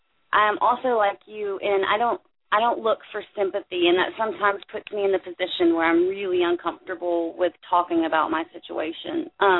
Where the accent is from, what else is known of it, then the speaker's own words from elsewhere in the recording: United States; I see it as a responsibility as an American, even at 28 and barely making enough to buy groceries every week.